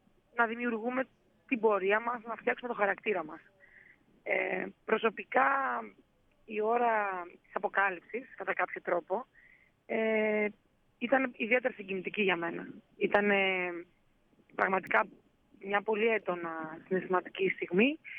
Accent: Goumenissa, Central Macedonia, Greece; ένα μικρό κοριτσάκι που ξεκίνησε από τη Γουμένσα, κάνοντας τα πρώτα του βήματα μέσα σε αυτό το κλειστό γυμναστήριο

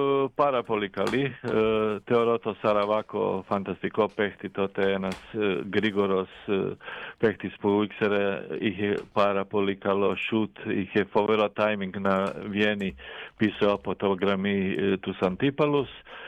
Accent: Zagreb, City of Zagreb, Croatia; εγώ είμαι από Ζάγκρεπ

